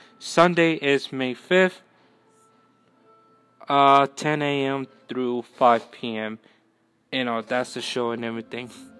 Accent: Puerto Rico; That I'm from Puerto Rico

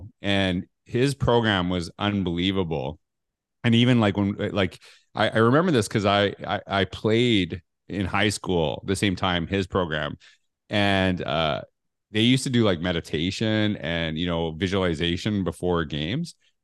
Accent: Canada; growing up in Canada

